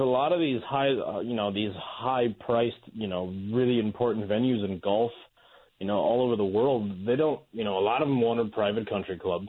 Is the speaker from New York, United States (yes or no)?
no; North Dakota, United States; But there's a fun story back home in my home state of North Dakota